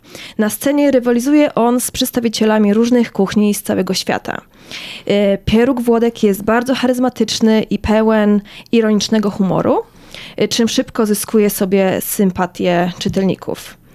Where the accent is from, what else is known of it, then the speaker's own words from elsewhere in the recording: Gorzów Wielkopolski, Lubusz Voivodeship, Poland; born there; Ja urodziłam się w Gorzowie Wielkopolskim. Studiowałam we Wrocławiu